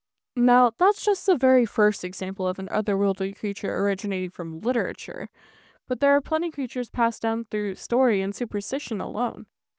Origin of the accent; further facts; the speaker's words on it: Pacific Northwest, United States; I grew up in the Pacific Northwest